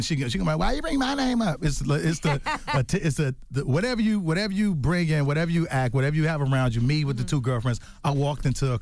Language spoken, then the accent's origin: English; Chicago, Illinois, United States; now in Los Angeles, United States; Because I'm from Chicago.